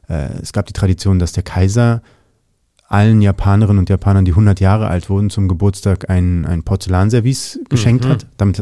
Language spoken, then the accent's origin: German; Berlin, Germany; born there; Haben wir hier in Berlin ja auch erlebt.